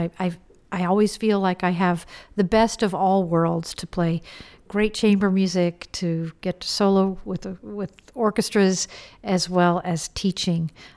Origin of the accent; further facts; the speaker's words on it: Texas, United States; I grew up in Texas.